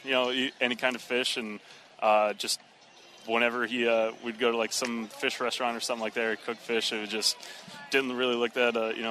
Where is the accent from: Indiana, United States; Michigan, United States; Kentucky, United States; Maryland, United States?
Indiana, United States; I grew up in Indiana, lived in Indiana my whole life